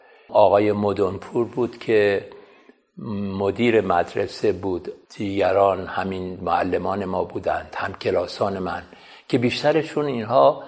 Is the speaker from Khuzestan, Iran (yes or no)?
yes; Abadan, Khuzestan, Iran; قرار این که من در اون شهر متولد شدم و بعد در شهر آبادان